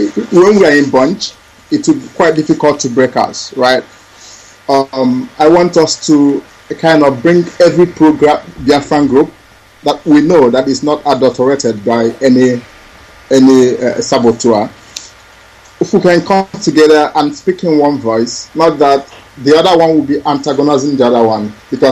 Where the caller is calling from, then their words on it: Spain; I'm calling from Spain.